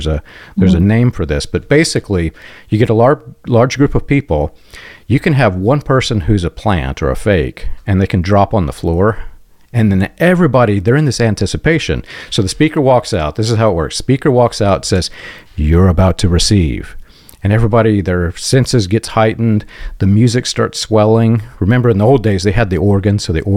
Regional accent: Jeffersonville, Indiana, United States; when he came into my hometown of Jeffersonville, Indiana

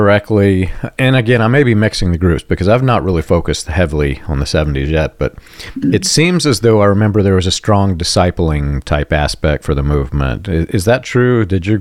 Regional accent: Indiana, United States; born there; also born or lived in Arizona / South Carolina; I was born in Indiana, moved everywhere from Arizona to South Carolina in between.

